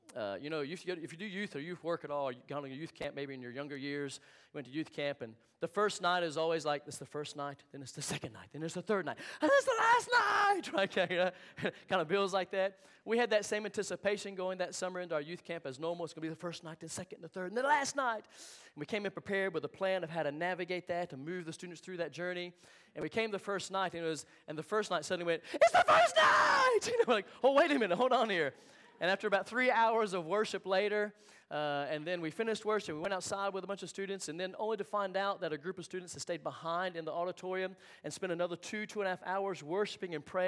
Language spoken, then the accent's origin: English; North Carolina, United States; born there; now in Houston, United States; I almost said North Carolina. That's where I'm born. I was born in North Carolina. Houston, Texas, One Life Church. We've been there the last 4 years.